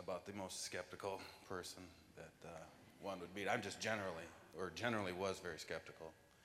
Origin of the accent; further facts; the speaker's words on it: Janesville, Wisconsin, United States; I'm from Janesville, Wisconsin, which is just a couple hours from here.